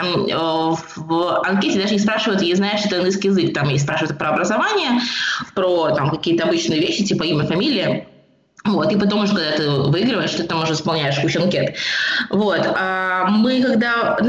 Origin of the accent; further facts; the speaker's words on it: Belarus; born there; Я родилась в Беларуси, но мои родители учились в Петербурге.